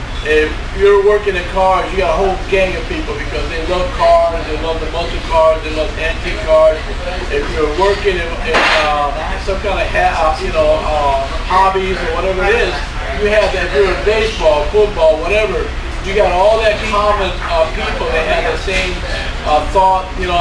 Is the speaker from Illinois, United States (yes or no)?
yes; Chicago, Illinois, United States; I remember, you know, growing up in Chicago, in the neighborhood I lived